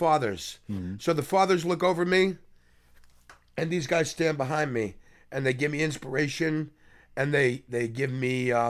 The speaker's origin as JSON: {"language": "English", "town": "Flushing", "region": "New York", "country": "United States", "said": "I was from Flushing."}